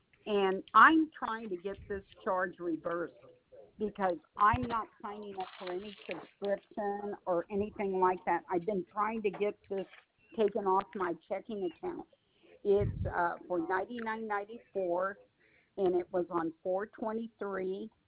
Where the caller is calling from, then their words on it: Fresno, California, United States; I'm calling from Fresno, California.